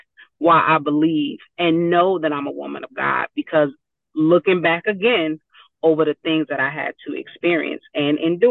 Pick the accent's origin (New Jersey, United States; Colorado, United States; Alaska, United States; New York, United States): New Jersey, United States; Newark; So, little girl born and raised in Newark, New Jersey.